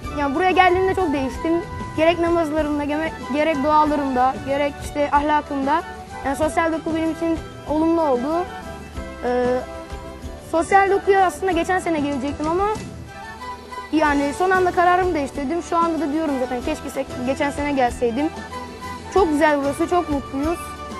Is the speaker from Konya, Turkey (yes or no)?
yes; Konya, Turkey; Ben Konyalıyım.